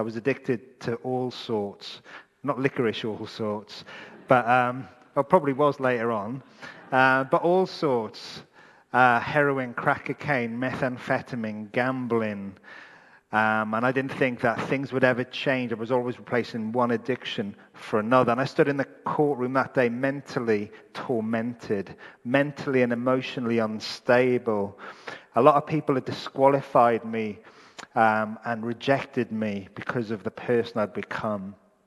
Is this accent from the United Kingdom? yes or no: yes; Wales, United Kingdom; And both my parents, growing up in Wales, both my parents worked for the police.